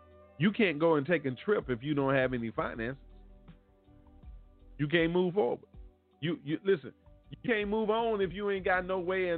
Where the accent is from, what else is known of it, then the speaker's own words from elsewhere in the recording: United States; Listen, I'm an American, but I don't have to be proud.